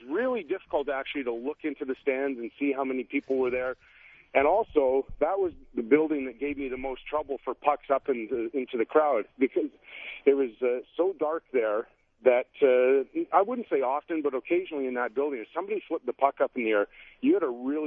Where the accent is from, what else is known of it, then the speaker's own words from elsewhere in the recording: Edmonton, Alberta, Canada; I grew up in Edmonton, and I never played rep hockey until I was 16 years old